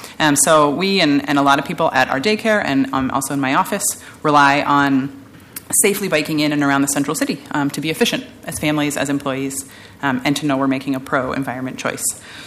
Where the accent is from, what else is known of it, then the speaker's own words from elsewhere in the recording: Montana, United States; now in Portland, United States; as I absolutely had to do in my home state of Montana, was a really big reason why.